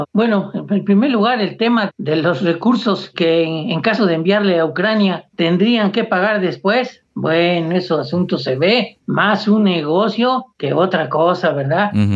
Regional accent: Mexico; como latinoamericano, como mexicano, yo fui cónsul en Puerto Rico

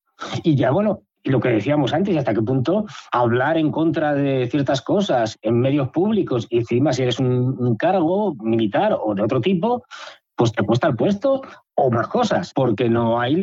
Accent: Spain; digo aquí en mi país y tal, pero bueno, que se sepa, y esto que lo sepan los oyentes de otros países, por ejemplo, de Latinoamérica, que la libertad de expresión en España puede ser relativa.

